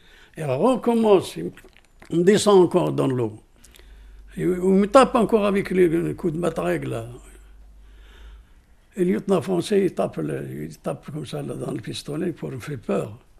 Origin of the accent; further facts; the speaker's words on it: El Mouricia, Sétif Province, Algeria; J'habite à El Mouricia, la région de Sétif. Sétif, c'est dans le nord, Sétif, dans le nord d'Algérie, côté de Constantine.